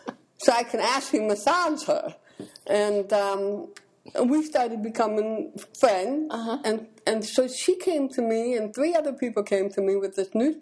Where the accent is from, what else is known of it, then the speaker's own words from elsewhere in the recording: Beverly, Illinois, United States; born there; I was born in Beverly, Illinois, in the Air Force.